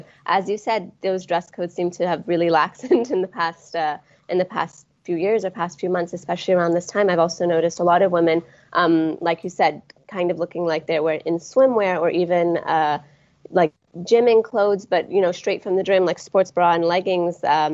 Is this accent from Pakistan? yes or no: yes; Pakistan; English is a second language; I'm originally from Pakistan